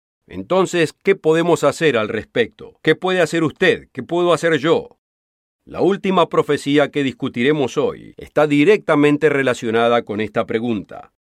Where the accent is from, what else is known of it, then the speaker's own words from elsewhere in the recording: United States; Yo soy estadounidense y yo amo mi país.